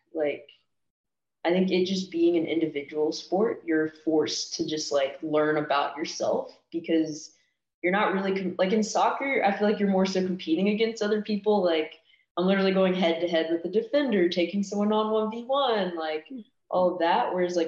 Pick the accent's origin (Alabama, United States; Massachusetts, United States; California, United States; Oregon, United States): Alabama, United States; Hoover; I loved it. I think Hoover is like very like typical small town feel.